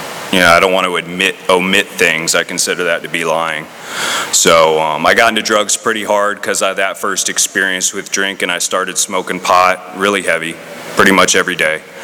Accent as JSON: {"language": "English", "town": "Crystal River", "region": "Florida", "country": "United States", "tie": "born or raised there", "also_born_or_lived": "Tampa", "said": "I guess I was born here in Tampa. I grew up in Crystal River, Florida."}